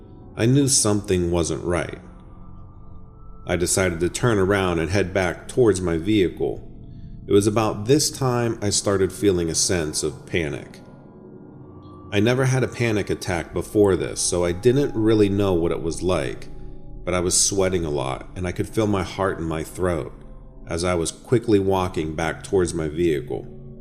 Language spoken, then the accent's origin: English; Montana, United States; I grew up in Montana, just outside of the park.